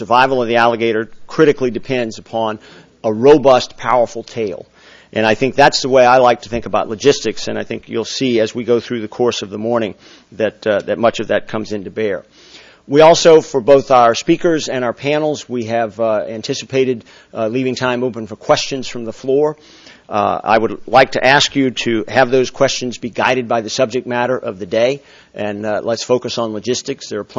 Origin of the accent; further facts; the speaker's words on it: Louisiana, United States; I come from South Louisiana. I come from alligator country. That's where I grew up.